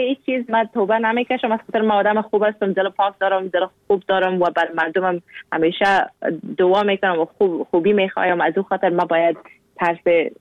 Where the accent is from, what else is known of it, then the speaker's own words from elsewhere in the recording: Afghanistan; گفتم از افغانستان گفت از افغانستان اگه هستی یعنی که مسلمان هستی نه؟ گفتم ما اگه از افغانستان هستم مسلمان هستم